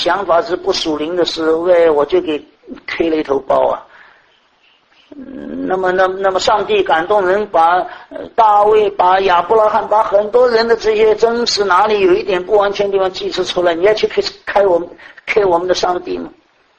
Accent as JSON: {"language": "Chinese", "region": "Yunnan", "country": "China", "said": "今天我们人，用我们云南人讲说"}